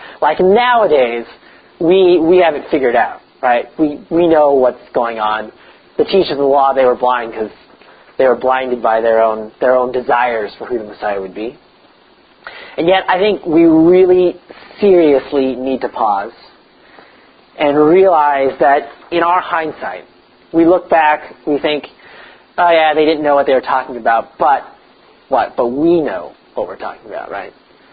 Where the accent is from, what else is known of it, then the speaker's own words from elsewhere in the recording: United States; I say Z because I'm American